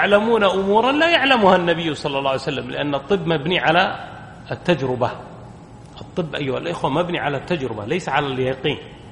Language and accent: Arabic; Najd, Saudi Arabia; احنا نسميها عندنا في نجد قراية